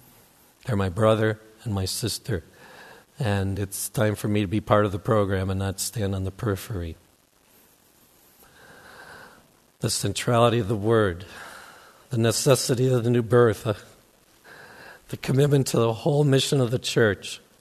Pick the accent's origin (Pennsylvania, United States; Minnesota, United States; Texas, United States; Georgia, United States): Minnesota, United States; The church I grew up in Minnesota was really dysfunctional. Still is.